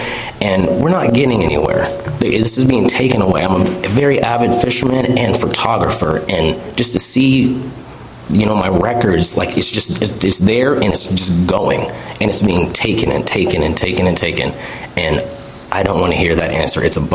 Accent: Kansas, United States; now in Washington, United States; I'm not from here. I'm from Kansas.

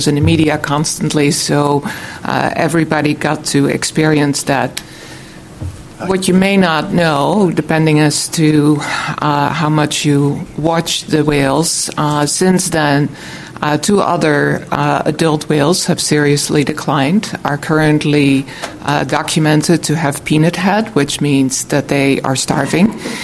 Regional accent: Friday Harbor, Washington, United States; I'm from Friday Harbor, San Juan Island

